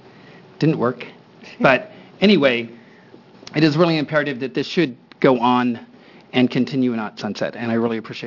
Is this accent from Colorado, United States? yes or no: no; Astoria, Oregon, United States; I'm from Astoria, Oregon, out in Clatsop County.